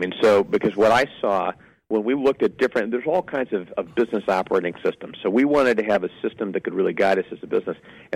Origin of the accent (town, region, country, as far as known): Detroit, Michigan, United States